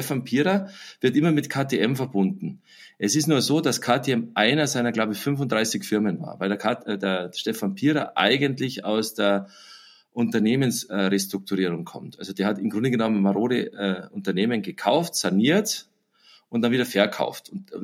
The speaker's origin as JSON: {"language": "German", "country": "Germany", "said": "wir sind ja Deutsche"}